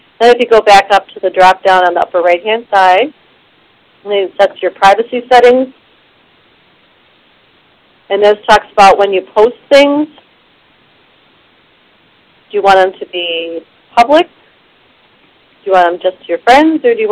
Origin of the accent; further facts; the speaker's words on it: Portage, United States; I'm from Portage, and I'm logged in.